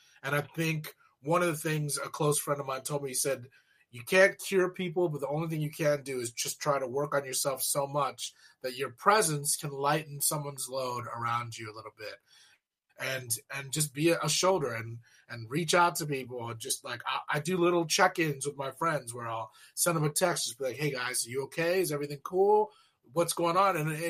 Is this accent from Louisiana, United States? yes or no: no; Arcadia, California, United States; And I grew up in Arcadia, so I'm like 5 miles just east of Pasadena.